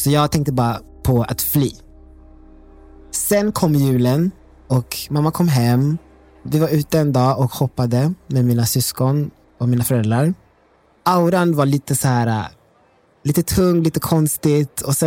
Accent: Burundi; Swedish is a second language; now in Sweden; jag kommer från Burundi, ett kristet samhälle, väldigt konservativ och vi är katoliker.

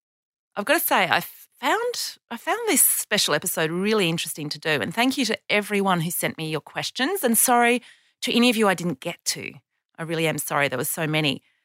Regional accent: Canberra, Australian Capital Territory, Australia; Canberra, which is my hometown

